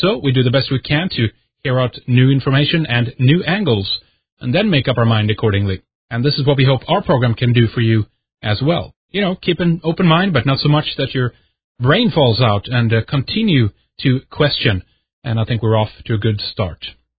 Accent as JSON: {"language": "English", "country": "Sweden", "second_language": "English", "said": "from Sweden"}